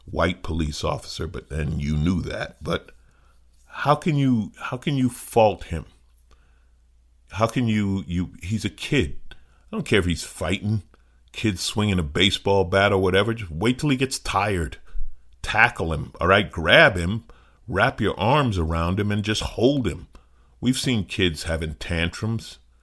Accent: New York, United States; I'm a city kid. I grew up in New York

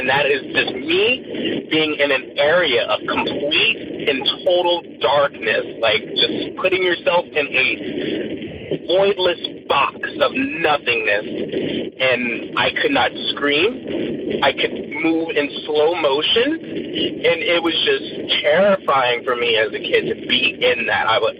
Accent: Atlanta, Georgia, United States; also born or lived in Colorado; I was living in Atlanta, Georgia. Me and my mother, I was born in Colorado. Eventually, my mom wanted to move from Colorado, so we moved to Georgia to be closer to her mother, my grandmother.

